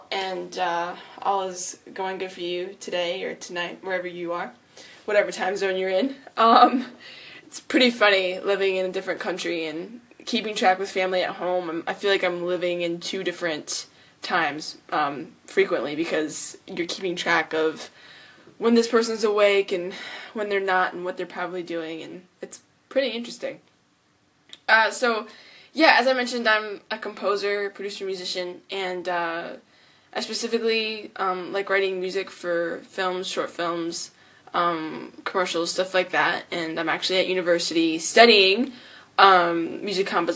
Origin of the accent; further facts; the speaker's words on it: United States; now in Wellington, New Zealand; currently studying in Wellington, New Zealand, actually, and I'm from America.